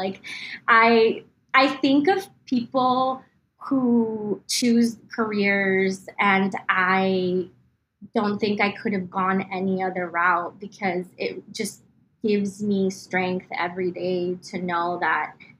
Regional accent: Mexico; English is a second language; I think growing up in Mexico, I also got a lot of like interaction with animals in terms of like going to the market

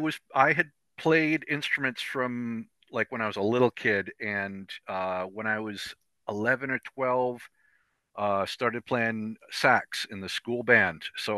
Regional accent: Worcester, Massachusetts, United States; I'm originally from Worcester. I was born in Worcester.

